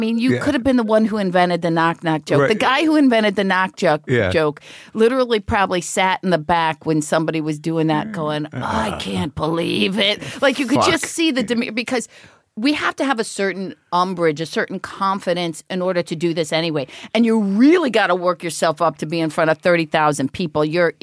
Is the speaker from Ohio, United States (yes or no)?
yes; East Cleveland, Ohio, United States; now in Los Angeles, United States; I grew up East Cleveland.